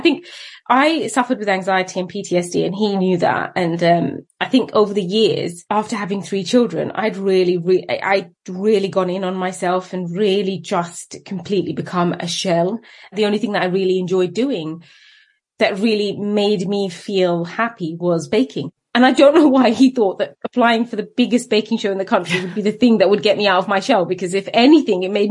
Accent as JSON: {"language": "English", "town": "Luton", "region": "East of England", "country": "United Kingdom", "tie": "born or raised there", "said": "I grew up in Luton in a terraced house"}